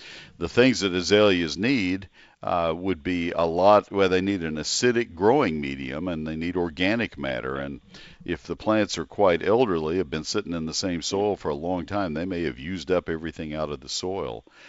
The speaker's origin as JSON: {"language": "English", "town": "College Station", "region": "Texas", "country": "United States", "tie": "born or raised there", "said": "I did not grow it when I was growing up in College Station, but I think it would do very well."}